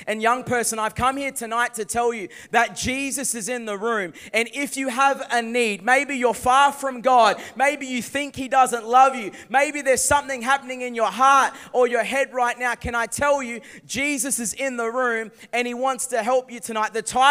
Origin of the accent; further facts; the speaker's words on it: Gold Coast, Queensland, Australia; We had a great family dynamic growing up on the Gold Coast. But everything changed when I turned 5 years old.